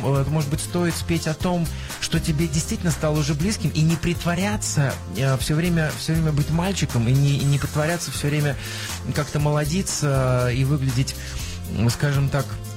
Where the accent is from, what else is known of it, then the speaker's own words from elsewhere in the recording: Tomsk, Tomsk Oblast, Russia; это будет Кемерово, Томск, практически мой родной город